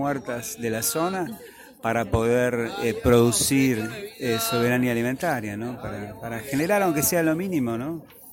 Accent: Piñeiro, Buenos Aires Province, Argentina; yo en mi barrio, nosotros, yo soy de Piñeiro.

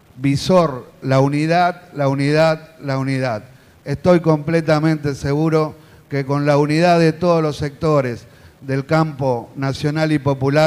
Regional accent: La Matanza, Buenos Aires Province, Argentina; todo mi pueblo, el pueblo de La Matanza

